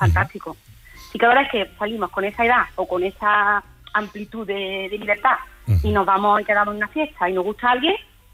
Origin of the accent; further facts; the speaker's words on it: Córdoba, Andalusia, Spain; now in Vigo, Spain; La cordobesa en Vigo.